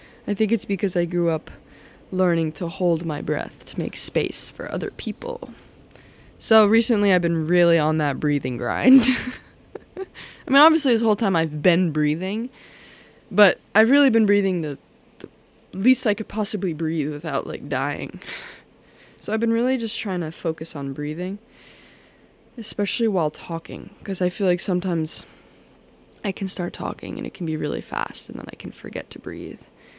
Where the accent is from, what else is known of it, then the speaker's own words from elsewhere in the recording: New Jersey, United States; now in Massachusetts, United States; I grew up in New Jersey, which I have loved. I loved the time I had there, yes. And I'm glad I'm not there anymore.